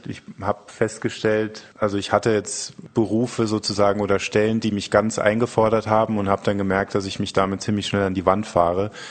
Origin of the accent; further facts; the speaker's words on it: Püttlingen, Saarland, Germany; moved away as an adult; also born or lived in Saarbrücken / London; Ich bin 1984 in Saarbrücken geboren, bin relativ ereignislos in einem kleinen Ort namens Püttlingen groß geworden. Bin dann nach dem Abi wollte unbedingt in die große weite Welt und bin dann nach London gezogen.